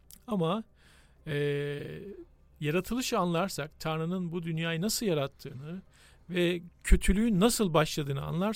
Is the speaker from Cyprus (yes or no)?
no; Istanbul, Turkey; born there; Ben 1980 İstanbul doğumluyum.